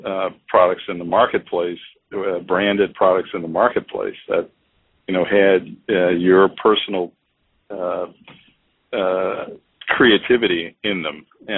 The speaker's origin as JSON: {"language": "English", "town": "New Orleans", "region": "Louisiana", "country": "United States", "lives_now": "Cincinnati, United States", "said": "New Orleans. I was a chemistry major from Xavier University of Louisiana, which is located in New Orleans"}